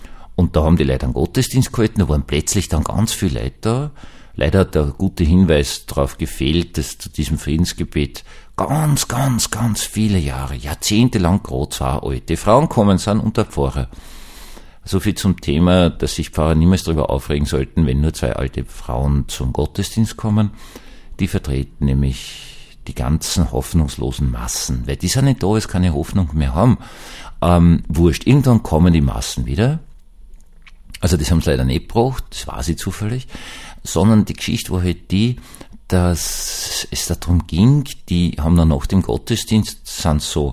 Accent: Vienna, Austria; ich bin in Wien aufgewachsen.

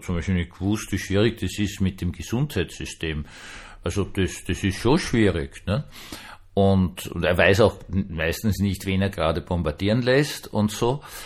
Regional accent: Austria; Also als Österreicher beschwert man sich immer gerne über die Deutschen.

